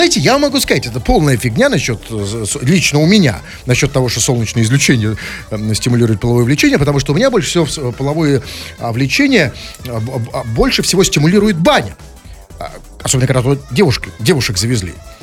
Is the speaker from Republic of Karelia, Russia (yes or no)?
no; Saint Petersburg, Russia; А как выглядим мы, петербуржцы?